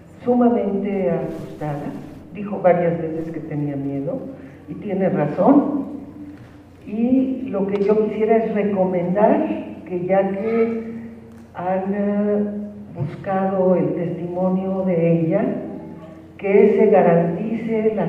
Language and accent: Spanish; Mexico; de México